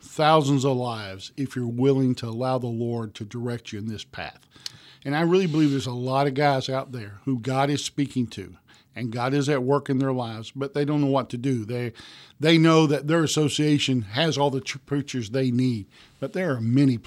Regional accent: Kentucky, United States; You know, I grew up in Eastern Kentucky, and we in those days had pastors who would pastor three or four churches.

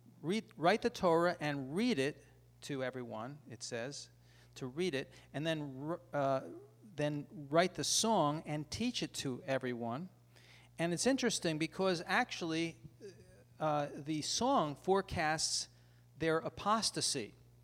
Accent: Philadelphia, Pennsylvania, United States; He asked me to come join him in Philadelphia, my hometown, and take him to the best cheesesteak venue.

